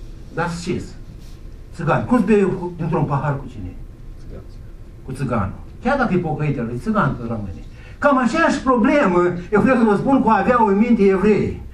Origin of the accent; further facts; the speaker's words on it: Moldova; noi suntem moldoveni, nasă, nu-i prea bine.